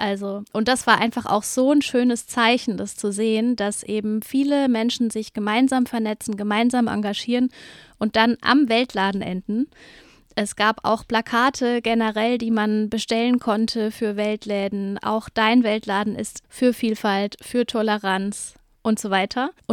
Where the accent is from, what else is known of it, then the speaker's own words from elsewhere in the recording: Nierstein, Rhineland-Palatinate, Germany; ich komme ja aus Nierstein, das ist ja ein recht kleiner Ort in der Nähe von Mainz mit 9000 EinwohnerInnen.